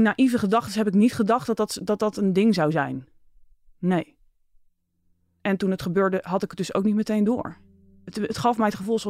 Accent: Leiden, South Holland, Netherlands; Ik kom uit Leiden. Ik ben opgegroeid met mijn ouders en mijn broertje.

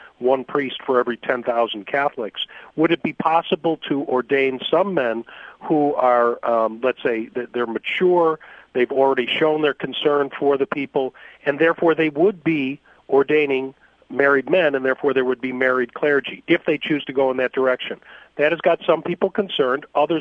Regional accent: Chicago, Illinois, United States; I'm from Chicago originally, we count votes.

